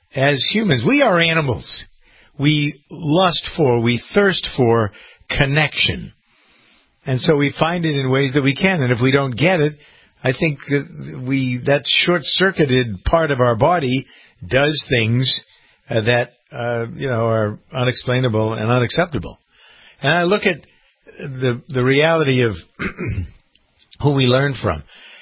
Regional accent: Framingham, Massachusetts, United States; So here's a frequent problem, and it's come to roost in my hometown. Framingham, Massachusetts.

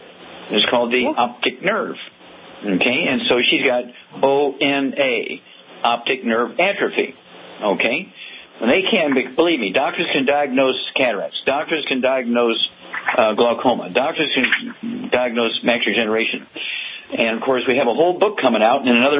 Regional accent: Missouri, United States; That's my home state, Missouri.

